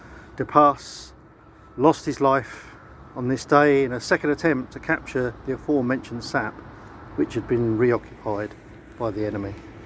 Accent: Northampton, East Midlands, United Kingdom; I like to come and find the graves of men from my hometown of Northampton.

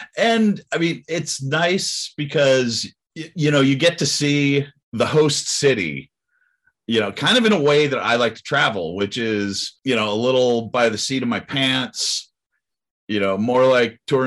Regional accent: Seattle, Washington, United States; This is, they're in my hometown. You know, I got to make sure they're having a good time.

